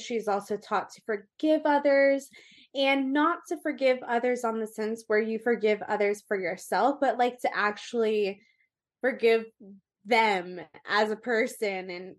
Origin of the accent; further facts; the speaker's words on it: California, United States; also born or lived in Austin, Texas / Colorado / Las Vegas; We're kind of actually in the middle where I grew up in Newport Beach. I grew up in Tustin. I grew up in Irvine. I grew up in all of those cities and San Clemente.